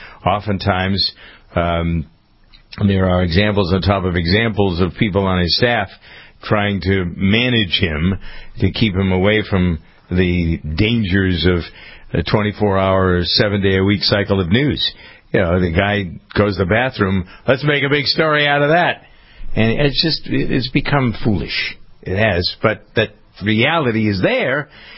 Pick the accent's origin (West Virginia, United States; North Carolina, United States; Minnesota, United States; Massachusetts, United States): Massachusetts, United States; Framingham; So here in my hometown of Framingham, they took the flags out of the classroom.